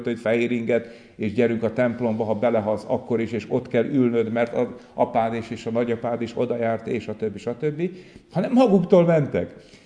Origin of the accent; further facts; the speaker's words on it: Békéscsaba, Békés, Hungary; Békés Csabán Születtem ott, kereszteltek, konfirmáltam